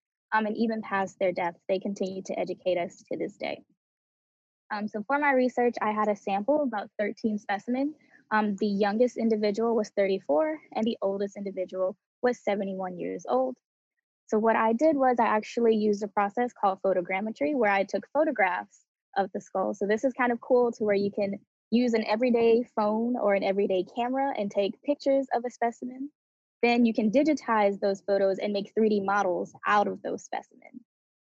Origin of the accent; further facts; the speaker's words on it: Eunice, Louisiana, United States; now in Eugene, United States; So originally, I'm from Eunice, Louisiana.